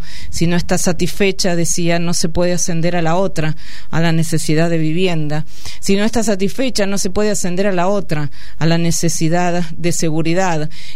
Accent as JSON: {"language": "Spanish", "country": "Argentina", "said": "es una vergüenza para nosotros como argentinos"}